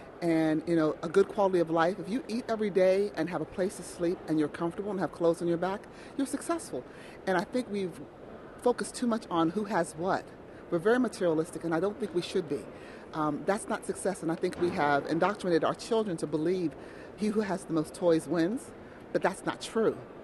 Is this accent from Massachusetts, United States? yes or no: no; Youngstown, Ohio, United States; I'm from Youngstown, Ohio.